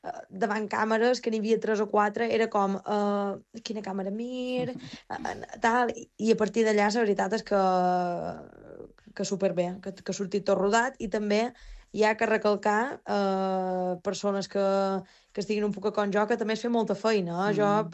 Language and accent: Catalan; Es Migjorn, Balearic Islands, Spain; Mira, jo som d'un poble molt petit de Menorca, que es diu Es Migjorn